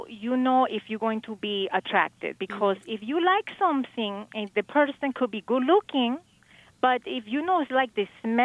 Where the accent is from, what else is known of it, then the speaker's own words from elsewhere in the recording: Colombia; now in United States; I'm from Colombia. My father, we were very, very, very poor. My father was doing odd jobs, you know, in Colombia. But he said, we're going to go to the United States.